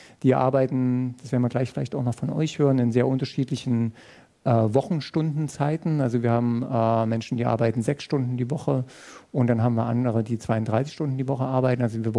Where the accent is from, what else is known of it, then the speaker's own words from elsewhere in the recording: Dresden, Saxony, Germany; Ich komme aus Dresden, da ist uns letztes Jahr eine Brücke kaputt gegangen.